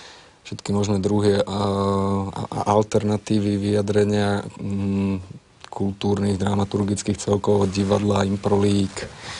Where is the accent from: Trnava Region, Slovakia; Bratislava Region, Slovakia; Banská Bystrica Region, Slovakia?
Trnava Region, Slovakia; Trnava; Som tiež Trnavčan ako Igor.